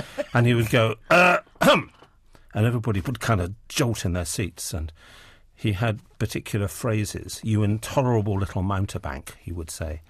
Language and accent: English; London, United Kingdom; born there; also born or lived in Malaysia / England / Hong Kong; So when I was born, I was born in London, but then we moved to Malaysia, then we moved to England, then we moved to Hong Kong.